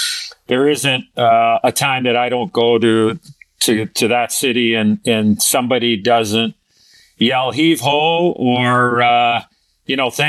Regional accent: Chicago, Illinois, United States; because I was a Chicago guy and grew up living and dying with the Blackhawks, and getting drafted in my hometown, you know, the first American-born native son ever to be drafted by his hometown team

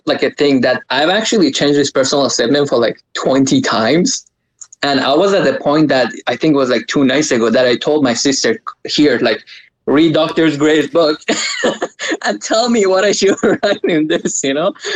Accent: Canada; because also I'm a Canadian.

